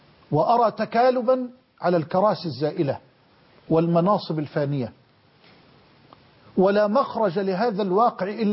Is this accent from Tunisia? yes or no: no; Egypt; من يعيشون معنا في مصرنا من الأقباط